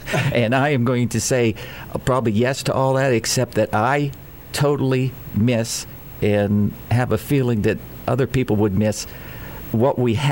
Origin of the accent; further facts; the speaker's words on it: Steubenville, Ohio, United States; When we were born and raised in Steubenville, Ohio, we went to St. Anthony's, which was a school for Italian children